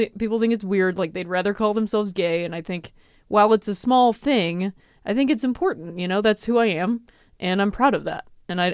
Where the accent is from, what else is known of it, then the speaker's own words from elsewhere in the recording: Ohio, United States; I'm from Ohio, which I like to call the thinking man's Indiana